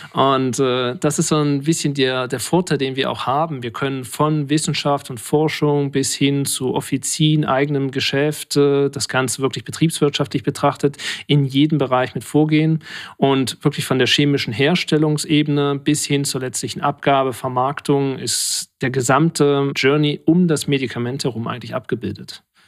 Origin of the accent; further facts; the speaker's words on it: Rastatt, Baden-Württemberg, Germany; also born or lived in Braunschweig, Germany; Aufgewachsen in Rastatt, also in der Nähe von Karlsruhe. Und später, was mein Studium angeht, das habe ich dann im hohen Norden gemacht, in der eisigen Kälte von Braunschweig.